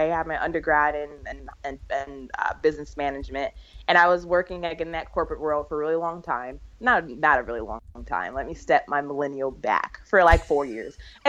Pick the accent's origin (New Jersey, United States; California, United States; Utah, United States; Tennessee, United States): California, United States; Like, I'm from California originally.